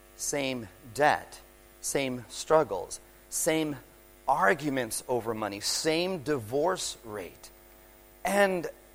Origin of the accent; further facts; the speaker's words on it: California, United States; I did a quick Google search from my hometown, Los Angeles County, on how to manage money.